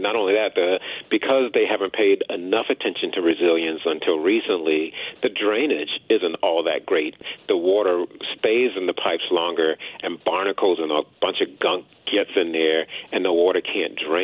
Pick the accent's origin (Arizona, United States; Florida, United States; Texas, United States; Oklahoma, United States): Florida, United States; Tampa; because I'm from Tampa Bay.